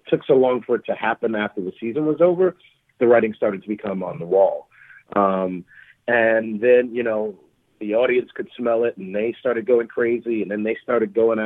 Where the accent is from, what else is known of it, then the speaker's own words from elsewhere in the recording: Brooklyn, New York, United States; which is my hometown. I'm from Brooklyn.